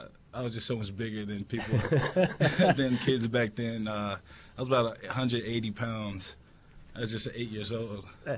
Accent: West Jordan, Utah, United States; I grew up in a great place, West Jordan, Utah.

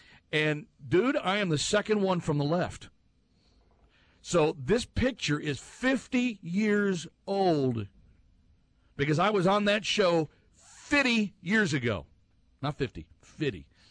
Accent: Fort Worth, Texas, United States; I found a photo from another Facebook group that, you know, I follow from my hometown in Fort Worth, Texas.

